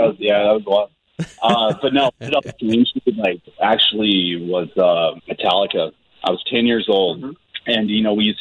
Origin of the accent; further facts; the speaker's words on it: Alaska, United States; I was born and raised in Alaska.